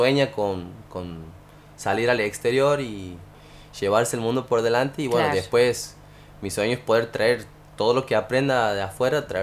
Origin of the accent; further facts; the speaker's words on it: Argentina; como somos los argentinos con el tema de nuestra carne